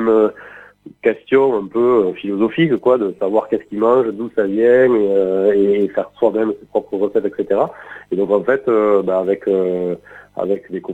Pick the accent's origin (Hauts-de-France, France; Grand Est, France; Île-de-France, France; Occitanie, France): Occitanie, France; Toulouse; je suis toulousain et j'ai quitté ma campagne pour vivre à la ville